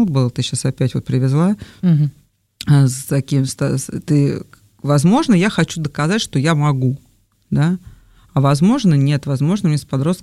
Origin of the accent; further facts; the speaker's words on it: Moscow, Russia; потому что я из Москвы, да, и там мои паспортные данные.